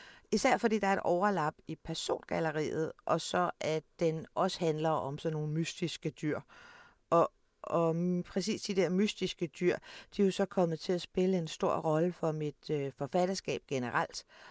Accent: Copenhagen, Capital Region of Denmark, Denmark; also born or lived in South Africa; Jeg er vokset op inde i Indre By, inde i København, og jeg har egentlig boet i byen altid, til jeg også sådan cirka for 20 år siden, flyttede lidt væk for at få lidt mere natur omkring mig. Og tidligere så har jeg boet en periode i Sydafrika.

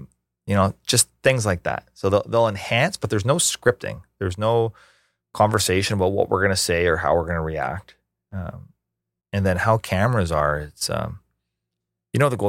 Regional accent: Ontario, Canada; It's only Ontario. We have no like identity of what it means to be an Ontarian.

